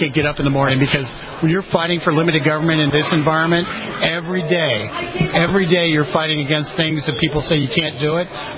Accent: Riverside, California, United States; also born or lived in Corona; I grew up in Riverside, California, and Riverside in Corona.

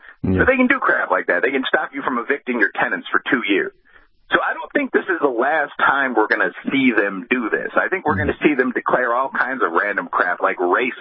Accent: United States; But the problem is that as an American taxpayer, not as a personal religious guy in my own life or something, I would obviously vote against all of this.

